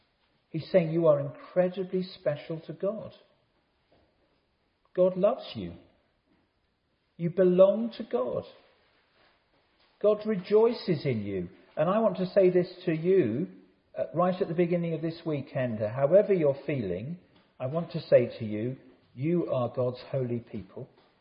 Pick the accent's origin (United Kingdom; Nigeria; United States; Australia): United Kingdom; As a Brit, I would say to that, that's not bad.